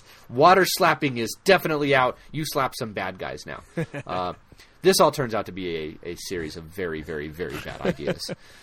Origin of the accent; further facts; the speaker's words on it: Colorado, United States; accent: Colorado; It's just my accent. It's my Colorado accent.